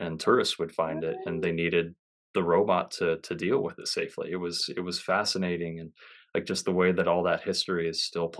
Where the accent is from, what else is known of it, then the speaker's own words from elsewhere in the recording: LeGrand, United States; But I actually worked for my hometown newspaper for a while here in LeGrand